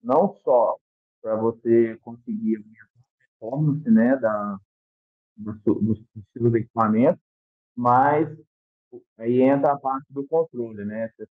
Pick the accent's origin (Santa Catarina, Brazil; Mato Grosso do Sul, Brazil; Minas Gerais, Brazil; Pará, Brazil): Minas Gerais, Brazil; Eu morei muito... minha cidade é próxima a Juiz de Fora, né? Minas Gerais, próximo ao Rio.